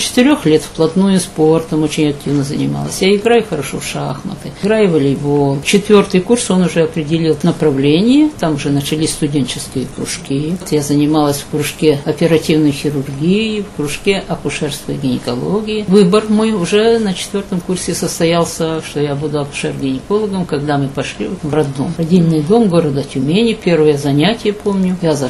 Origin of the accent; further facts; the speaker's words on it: Ukraine; moved away as an adult; now in Russia; Я выросла-то на Украине до 18 лет, закончила школу